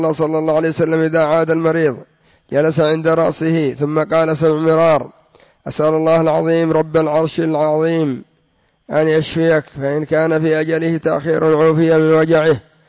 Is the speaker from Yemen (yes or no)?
yes; Yemen; هذا يباع عندنا في اليمن في أي حارة